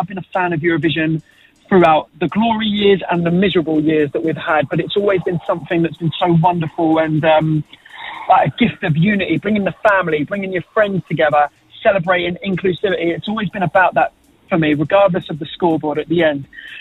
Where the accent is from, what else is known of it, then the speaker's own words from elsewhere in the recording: Maldon, East of England, United Kingdom; Well, I'm not anymore, but I grew up in Malden.